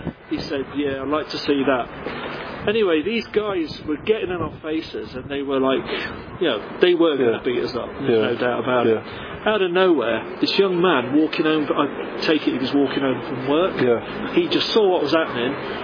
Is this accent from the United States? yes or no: no; Shrewsbury, West Midlands, United Kingdom; from Shrewsbury.